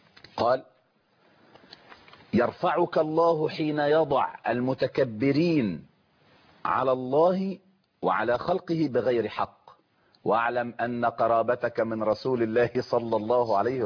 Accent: Kafr El Sheikh, Kafr El Sheikh Governorate, Egypt; أقول: أنا من كفر الشيخ

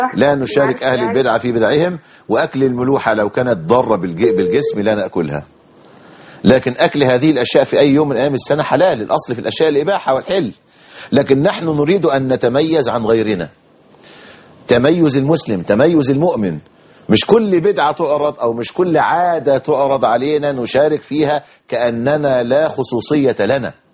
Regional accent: Egypt; إحنا عندنا في مصر نقول هذا مفبرك، موضوع مفبرك يعني موضوع مختلق، موضوع لا أصل له

